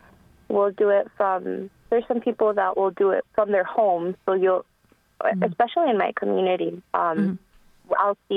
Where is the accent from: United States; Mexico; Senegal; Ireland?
Mexico; I'm Hispanic. I'm from Mexico